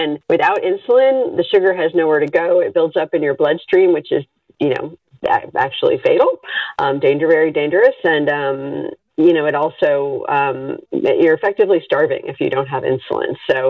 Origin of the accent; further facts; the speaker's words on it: East Coast, United States; also born or lived in Europe; And born and raised on the East Coast, a little bit in Europe, and here I am now.